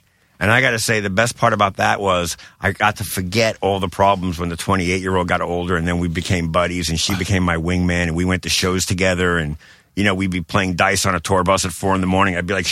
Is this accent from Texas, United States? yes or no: no; Brooklyn, New York, United States; I grew up in Bensonhurst, Brooklyn, which, if you look back, it was the land of Saturday Night Fever.